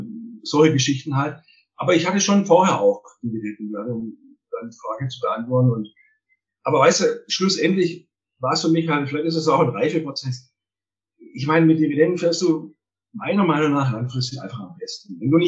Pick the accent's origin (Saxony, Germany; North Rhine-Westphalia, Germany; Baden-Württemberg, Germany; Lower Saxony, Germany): Baden-Württemberg, Germany; accent: Swabian; also ich bin ja ein Schwabe, wie man wahrscheinlich aushört.